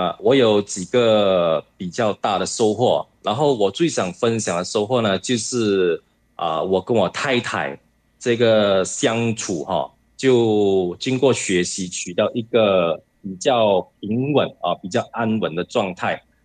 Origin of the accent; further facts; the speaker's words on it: Malaysia; 大家好，我是来自马来西亚的